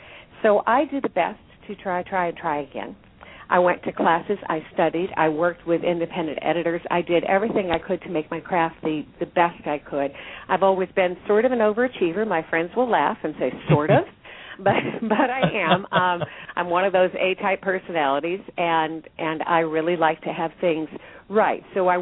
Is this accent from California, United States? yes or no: yes; California, United States; Well, from childhood to present, I grew up in California.